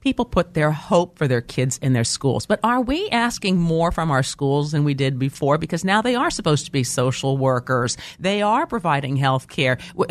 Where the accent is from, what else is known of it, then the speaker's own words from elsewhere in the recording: Midwest, United States; and I grew up in the Midwest